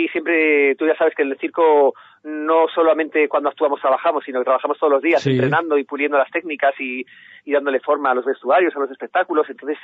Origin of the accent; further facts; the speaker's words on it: Madrid, Community of Madrid, Spain; born there; also born or lived in Barcelona; now in Sierra de Gata, Spain; yo nací en Madrid